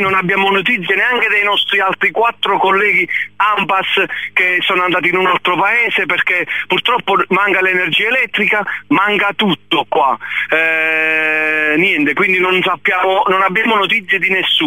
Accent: Basilicata, Italy; Pure io sono lucano, sono abituato alla neve

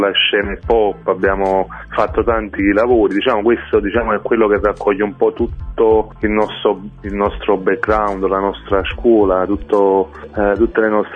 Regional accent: Salerno, Campania, Italy; io vengo da una famiglia antica salernitana

